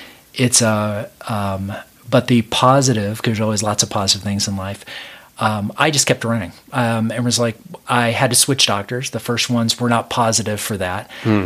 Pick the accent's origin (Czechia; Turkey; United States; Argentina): United States; the South; I grew up in the South, and we pretty much are like, oh, no, you're an authority figure, you're a doctor.